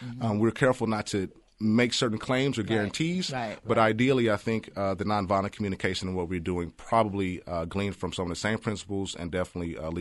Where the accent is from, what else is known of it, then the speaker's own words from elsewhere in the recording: Oakland, California, United States; I grew up in the Hill in Oakland. Oakland isn't all bad.